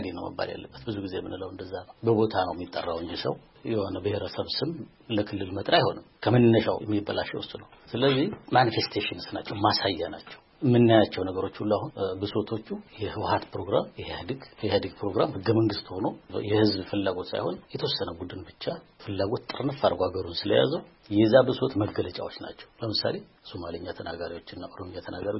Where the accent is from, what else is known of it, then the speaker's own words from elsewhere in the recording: Amhara, Ethiopia; born there; እኔ ጎጃም ላይ ተወለድኩት